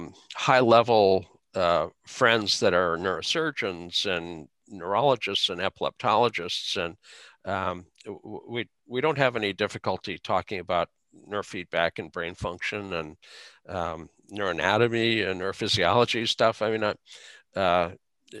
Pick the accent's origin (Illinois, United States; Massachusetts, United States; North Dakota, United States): North Dakota, United States; Fargo; I grew up in Fargo. If you want something done, you just do it yourself.